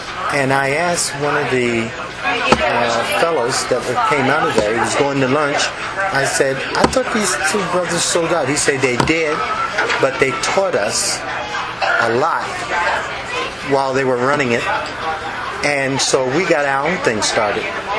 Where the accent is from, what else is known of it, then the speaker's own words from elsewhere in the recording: Maine, United States; Somehow or another we hooked up because I'm from Maine. The owner of the business found that I was from Maine, so he tended to put some trust in me.